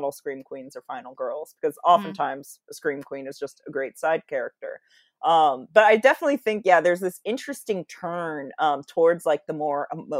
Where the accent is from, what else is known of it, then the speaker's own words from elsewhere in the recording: Seattle, Washington, United States; not just because it was set where I grew up in Seattle and the peninsula.